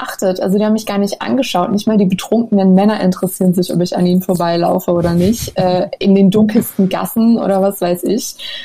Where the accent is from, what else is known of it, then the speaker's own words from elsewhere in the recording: Mannheim, Baden-Württemberg, Germany; moved away as an adult; now in Turkey; In Mannheim. Ich komme aus